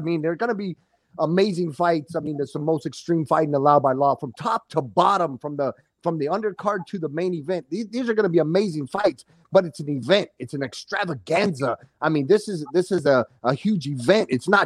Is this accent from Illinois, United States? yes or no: no; Arizona, United States; I'm from Arizona. Arizona just sanctioned it with the boxing commission.